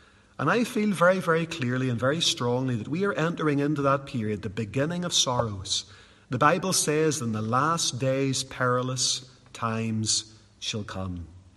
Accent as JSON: {"language": "English", "region": "Northern Ireland", "country": "United Kingdom", "tie": "born or raised there", "said": "As a little boy growing up in Northern Ireland, I was born into what we would call the Troubles."}